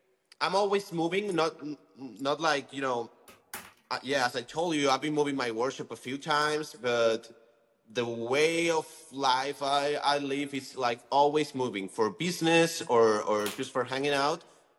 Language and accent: English; Barcelona, Catalonia, Spain; it's also super near from my hometown in Barcelona